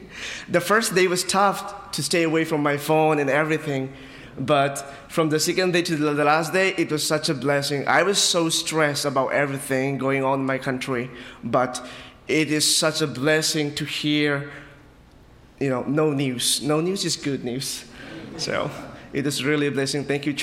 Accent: Myanmar; English is a second language; I am from Myanmar, which is the future greatest country.

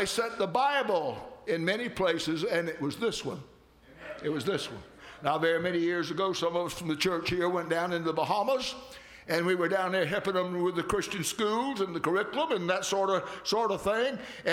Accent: Georgia, United States; and even my home state of Georgia and some out west are storing up guillotines.

